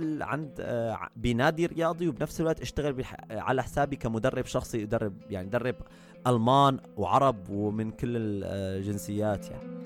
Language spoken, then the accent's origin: Arabic; Syria; now in Germany; وأنا شخص كنت بسوريا بمدينتي كنت أشتغل بمجال الإلكتروني، بمجال بيع وصيانة الأجهزة المحمولة والحواسب